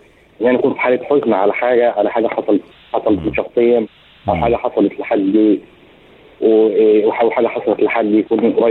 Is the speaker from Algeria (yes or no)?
no; Egypt; accent: Egyptian; احنا كان على قد مثلا لهجتنا بس اللي هي اللهجه المصريه, اكتر من كده ما كانش عندنا لهجات.